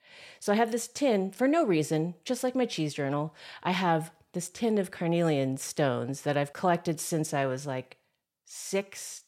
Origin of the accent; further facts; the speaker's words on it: Mill Valley, California, United States; when I grew up in Mill Valley, there is a place called Tennessee Valley Cove.